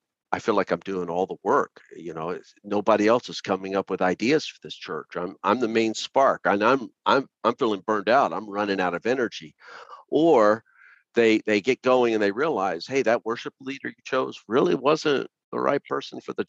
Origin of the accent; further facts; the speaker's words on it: San Antonio, Texas, United States; also born or lived in Austin, United States / New York City, United States; Well, I was raised in San Antonio. So then I became a Christian in Austin.